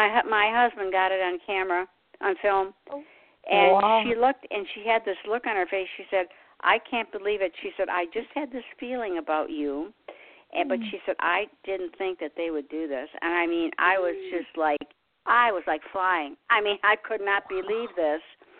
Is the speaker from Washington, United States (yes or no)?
no; Michigan, United States; now in South Carolina, United States; but I'm originally from Michigan, but I've never been in New York.